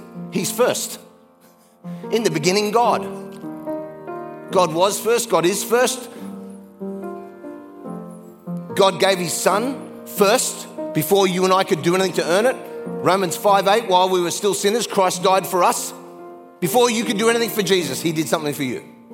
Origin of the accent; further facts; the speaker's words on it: Australia; I grew up in Australia, poor.